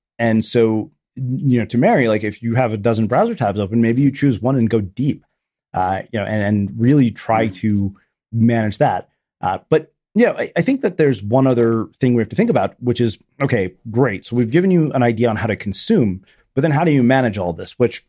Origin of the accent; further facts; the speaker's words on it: India; The fact that like I'm Indian and I can't say that with 100% certainty just proves our point.